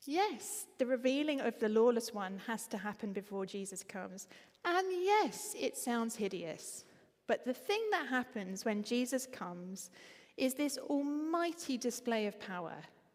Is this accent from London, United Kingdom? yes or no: no; East of England, United Kingdom; I'm from Essex. That's the kind of thing we would say.